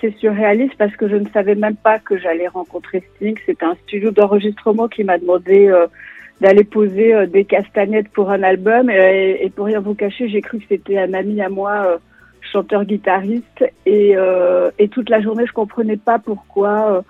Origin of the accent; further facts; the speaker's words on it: Saint-Jean-de-Luz, Nouvelle-Aquitaine, France; Je suis originaire du Pays Basque de Saint-Jean-de-Luz et là-bas c'est très commun.